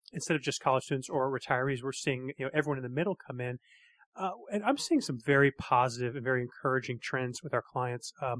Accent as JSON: {"language": "English", "town": "Wilmington", "country": "United States", "said": "I tell them I'm from Wilmington, they go, I love Wilmington."}